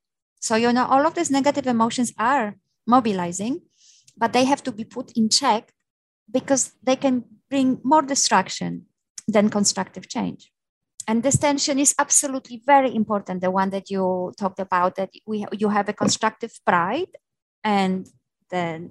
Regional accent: Poland; I mentioned in the beginning that I come from Poland and this is where the peaceful revolution happened.

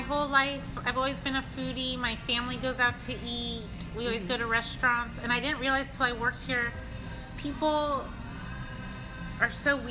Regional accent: San Francisco, California, United States; I get kind of hippy-dippy because I'm from San Francisco.

